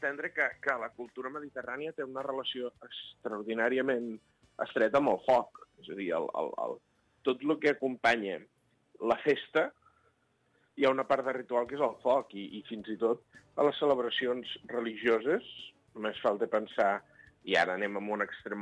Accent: Sarral, Catalonia, Spain; jo soc de Sarral, a Sarral en tenim una que és que encén la foguera de Sant Joan

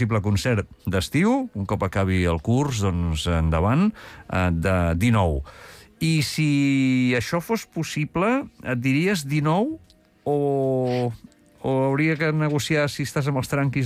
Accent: Sant Quintí de Mediona, Catalonia, Spain; now in Vilafranca del Penedès, Spain; que sóc de Sant Quintí, també... Ara ja estic aquí a Vilafranca fa molts anys

